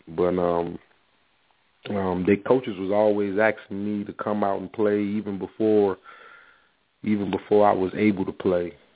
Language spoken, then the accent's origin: English; New Orleans, Louisiana, United States; also born or lived in Clarkston, Georgia; Well, I'm originally from New Orleans. I'm born in New Orleans, Louisiana. And I actually split my childhood between New Orleans and Decatur, Georgia, Clarkston to be exact, a little small town on the outside of Atlanta called Clarkston.